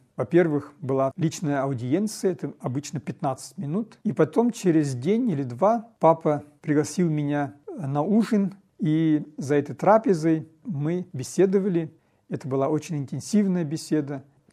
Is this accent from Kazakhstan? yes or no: yes; Karaganda, Karaganda Region, Kazakhstan; Я сам родом из Караганды.